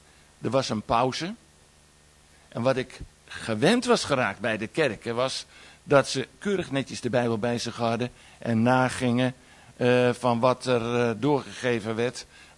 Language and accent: Dutch; Amsterdam, North Holland, Netherlands; Ik woonde in Amsterdam. Ik ben opgevoed in Amsterdam.